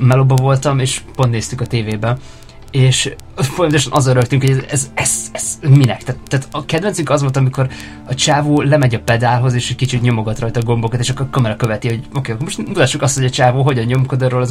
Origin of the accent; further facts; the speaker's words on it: Hungary; mert ami nekem lejön, mint magyar nézőként, ahol tulajdonképpen az Eurovíziónak még annyira nagy kultúrája nincsen, hiszen 13 alkalommal indultunk 94 óta az Eurovízión